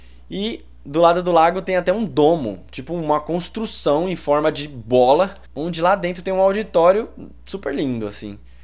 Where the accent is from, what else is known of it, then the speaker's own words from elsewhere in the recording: São Paulo, Brazil; eu sou uma pessoa que vim de periferia, vim da zona sul de São Paulo, de um contexto periférico, de escola pública.